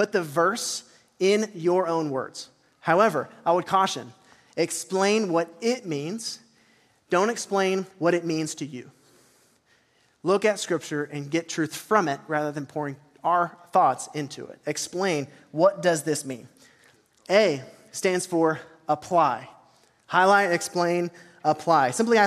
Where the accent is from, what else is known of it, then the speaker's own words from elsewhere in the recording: Sherman, Texas, United States; I was raised in Sherman, kind of the Texoma area, and I always learned it this way. This may be the Grayson County version of this verse